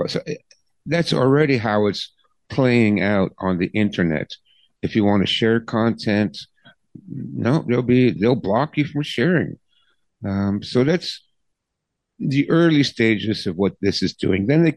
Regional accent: Canada; I mean, I'm a Canadian.

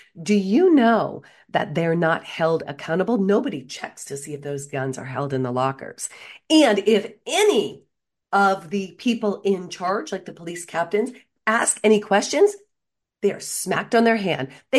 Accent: Boston, Massachusetts, United States; I'm from Boston, okay?

